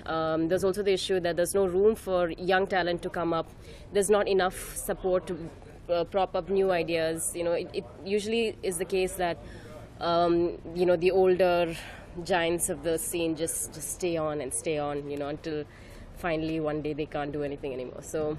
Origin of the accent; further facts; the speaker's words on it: Kerala, India; English is a second language; I'm from Kerala, which is down south.